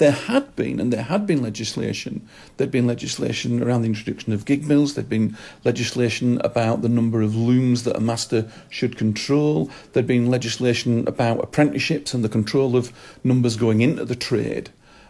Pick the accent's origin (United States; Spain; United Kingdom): United Kingdom; Yorkshire and the Humber; I come from the West Riding. It's a lovely place. Love to get back up when I can.